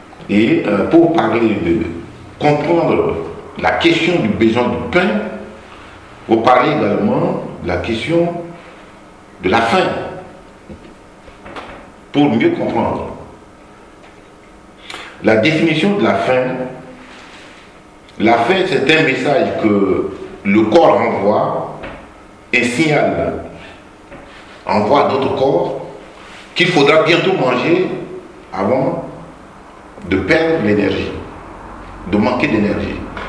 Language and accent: French; Chad; nous sommes originaires du Tchad. Nous sommes nés et nous avons grandi là-bas. Nous sommes mariés. Ensuite, nous avons quitté pour venir étudier ici avec l'intention de retourner servir, travailler au Tchad.